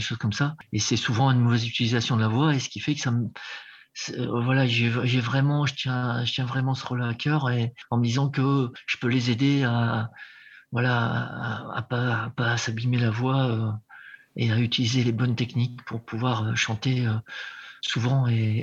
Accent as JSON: {"language": "French", "town": "Lille", "region": "Hauts-de-France", "country": "France", "said": "je suis originaire de Lille à la base"}